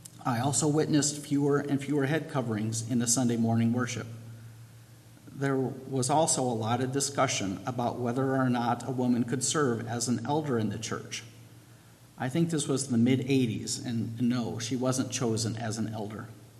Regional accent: Wauseon, Ohio, United States; Growing up in Wauseon, Ohio, I didn't much concern myself with Mennonite theology or practice

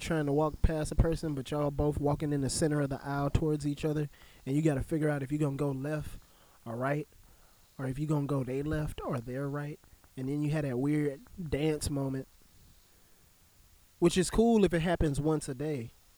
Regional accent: California, United States; born there; I'm going to be talking like I'm from California for the longest. Even though I was born there, I was not conscious enough to know anything about that life.

